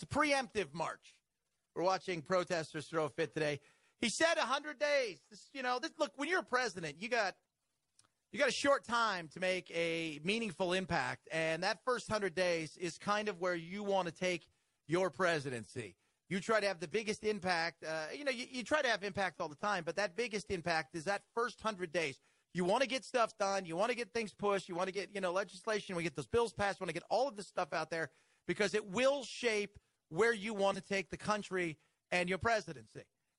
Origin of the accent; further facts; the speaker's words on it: United States; I'm an American. That's the aisle I'm on. I'm on the island of America.